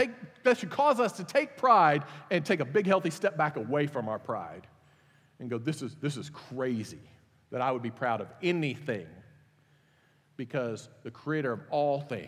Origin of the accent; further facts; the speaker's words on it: United States; I'm an American. I love America.